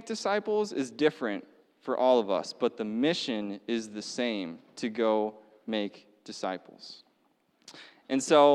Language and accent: English; Minnesota, United States; Awesome. Okay, see, I am a Minnesota boy, okay? I'm just going to be honest with you guys, all right? I grew up in Minnesota. I'm northern, like, Twin Cities, like, suburbs, all right?